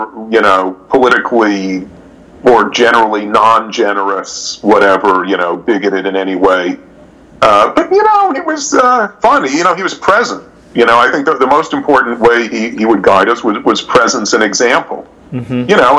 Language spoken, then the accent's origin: English; Brooklyn, New York, United States; I grew up in Brooklyn in the 1980s, for God's sakes, but I really tried to reform myself.